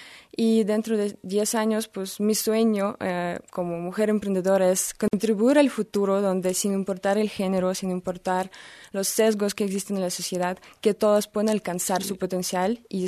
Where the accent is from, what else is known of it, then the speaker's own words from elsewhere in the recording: Russia; now in Mexico; Soy de Rusia, pero uh-huh. Ya vivo aquí varios años en México.